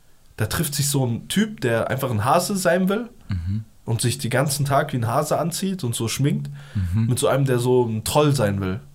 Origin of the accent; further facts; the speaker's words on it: Afghanistan; Genau, bei Pashtunen, also dem Stamm, wo ich herkomme.